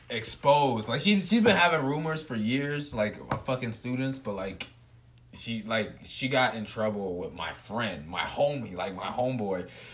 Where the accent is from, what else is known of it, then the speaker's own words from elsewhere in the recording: Zimbabwe; also born or lived in Michigan, United States; now in United States; I'm from Zimbabwe. Originally, that's where I was born. Came to America, went to Michigan, lived in Michigan for about 5 years.